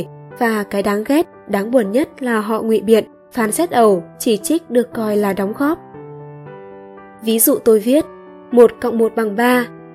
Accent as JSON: {"language": "Vietnamese", "region": "Southern Vietnam", "country": "Vietnam", "tie": "born or raised there", "said": "Tôi lớn lên ở miền Nam, phát âm dấu hỏi và dấu ngã như nhau."}